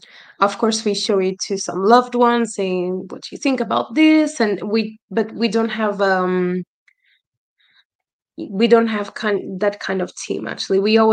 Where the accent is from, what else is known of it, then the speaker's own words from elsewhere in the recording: Portugal; coming from where I come from not only from Portugal, but from a kind of a smallish city.